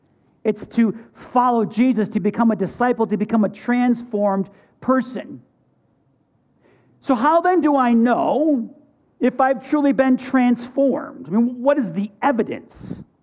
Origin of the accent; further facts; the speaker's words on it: New York, United States; Now, I grew up Roman Catholic. I'm Sicilian. I grew up in New York.